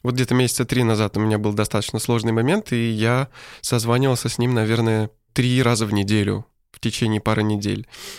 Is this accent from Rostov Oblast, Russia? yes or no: no; Yoshkar-Ola, Mari El, Russia; во-первых, он сам из моего родного города, из Йошкар-Олы.